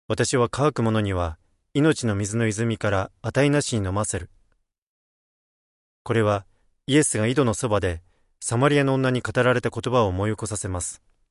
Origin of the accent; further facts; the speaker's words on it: Iowa, United States; Japanese is a second language; 私はアイオワ州で育ちましたが、私たちの住んでいた町には、町からそれほど遠くないところにゴミ捨て場がありました。